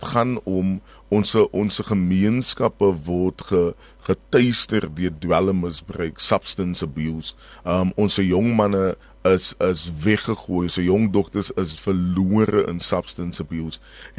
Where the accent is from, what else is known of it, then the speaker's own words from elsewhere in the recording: Cape Town, Western Cape, South Africa; is maar 'n jongman van die Kaap. Ek het groot geword in Bela.